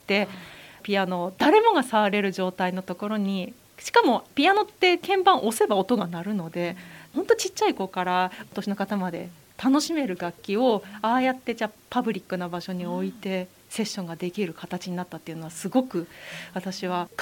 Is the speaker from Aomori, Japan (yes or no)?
no; Takatsuki, Osaka, Japan; now in Fujisawa, Japan; 関西も大阪とちょうど京都の間ぐらいの高槻というところで、もう30年ずっと暮らしていたところからこっちに引っ越してきた感じです。